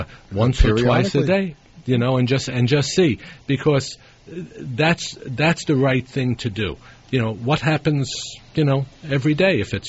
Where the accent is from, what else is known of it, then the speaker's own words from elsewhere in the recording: Brooklyn, New York, United States; Next, we have William from my hometown of Brooklyn.